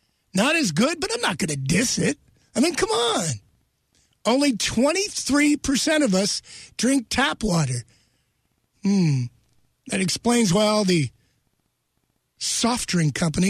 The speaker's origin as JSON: {"language": "English", "town": "Wilkes-Barre", "region": "Pennsylvania", "country": "United States", "tie": "born or raised there", "said": "I grew up in the Wilkes-Barre-Scranton area, South Side Wilkes-Barre, represent."}